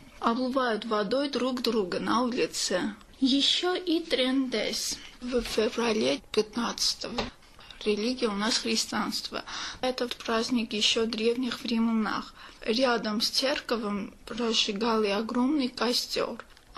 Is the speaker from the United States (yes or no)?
no; Armenia; Я из Армении.